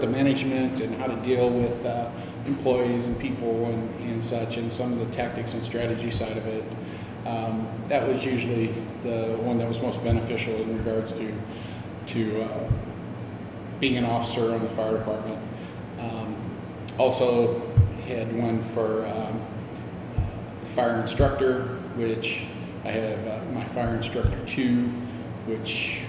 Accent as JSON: {"language": "English", "town": "Maryville", "country": "United States", "tie": "born or raised there", "said": "Growing up in Maryville, at the intersection of Main and Donk Street, they always put a Christmas tree up every year in the middle of the intersection."}